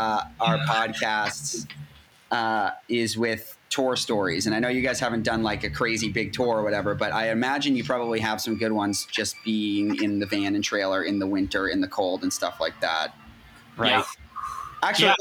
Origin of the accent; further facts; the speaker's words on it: Boston, Massachusetts, United States; And we're from Boston.